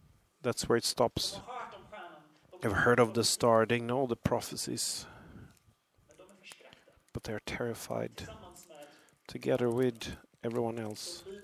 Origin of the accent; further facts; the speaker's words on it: United Kingdom; I grew up in the Great Britain